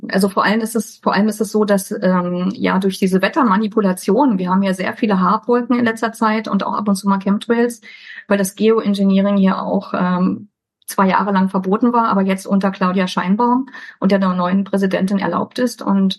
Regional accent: Germany; moved away as an adult; Ja, Heimat ist das, wo ich geboren bin, wo ich aufgewachsen bin. Ich bin ja schon einmal sozusagen geflohen aus der DDR. Das war ja dann auch schon mal erstmal damals 23 Jahre meine Heimat.

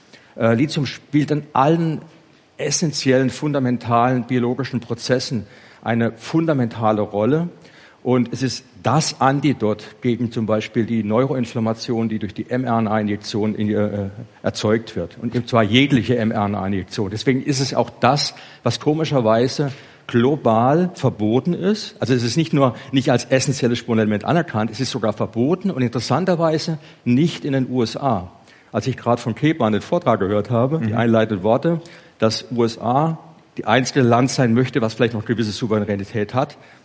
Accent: Baden-Württemberg, Germany; Auch bei uns im Schwarzwald ist ein Jodmangel.

